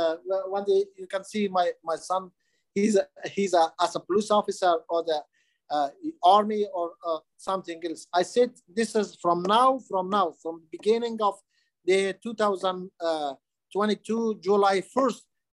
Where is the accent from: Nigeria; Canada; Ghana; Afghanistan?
Afghanistan; English is a second language; now in United States; But I came here from Afghanistan.